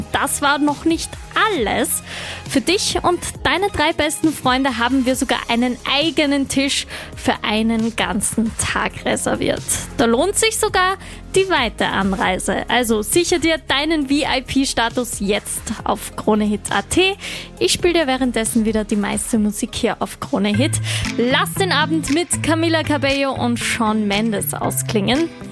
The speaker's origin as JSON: {"language": "German", "region": "Vienna", "country": "Austria", "said": "Als Wienerin war ich da natürlich schon öfter"}